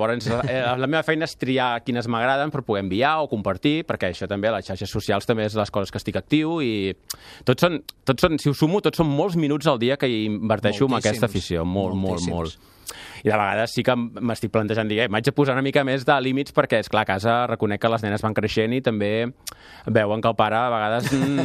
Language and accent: Catalan; Lliçà d'Amunt, Catalonia, Spain; moved away as an adult; now in Sant Pere de Vilamajor, Spain; Vaig néixer a Lliçà d'Amunt.